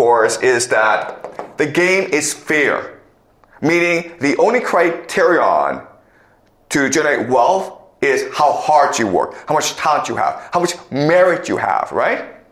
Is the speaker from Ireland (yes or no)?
no; Canada; I grew up in Canada, and they don't really care if you're ambitious.